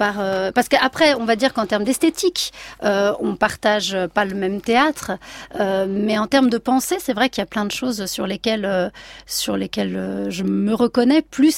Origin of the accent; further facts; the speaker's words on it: Southern France, France; Le lien fort, c'est que moi je viens donc du sud de la France. Enfin, j'ai grandi à partir de mes 11 ans là-bas